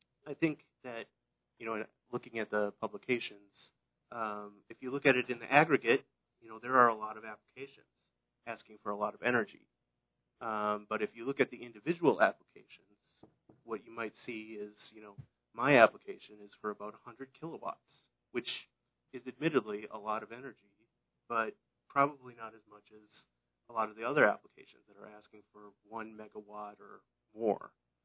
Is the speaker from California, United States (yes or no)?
yes; Half Moon Bay, California, United States; I come from Half Moon Bay, California.